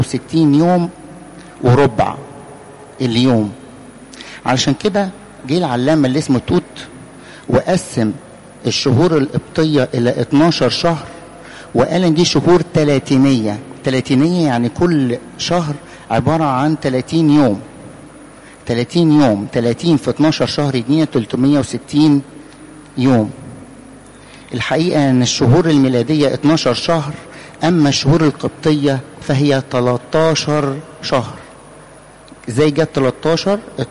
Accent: Egypt; إحنا كلنا فرعنا، أقصد أن إحنا كلنا مصريين من أصل فرعوني، أقباط، كلمة قبطي معناها مصري.

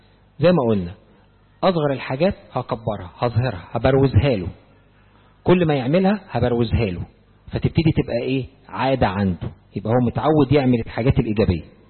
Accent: Egypt; إحنا كلنا على فكرة كمصريين عامة حتى في أشغالنا تلاقي إيه

